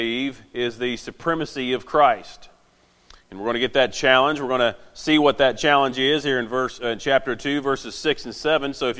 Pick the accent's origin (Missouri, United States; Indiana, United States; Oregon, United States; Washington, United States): Indiana, United States; now in Virginia, United States; it seemed kind of weird for me to say I'm from Indiana anymore, because, well, I've lived in Virginia longer than I have in Indiana.